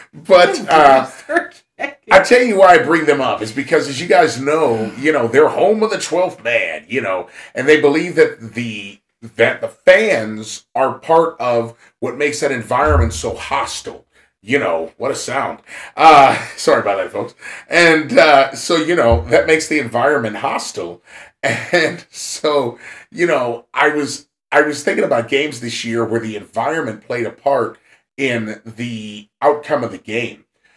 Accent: Chicago, Illinois, United States; I'm from Chicago, okay, and I'm not a Bears fan.

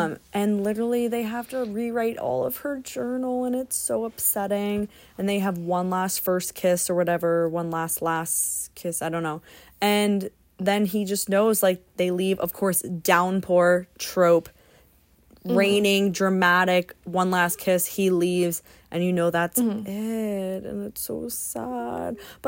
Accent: Hawaii, United States; I mean, like, get me out of here. I'm from Hawaii.

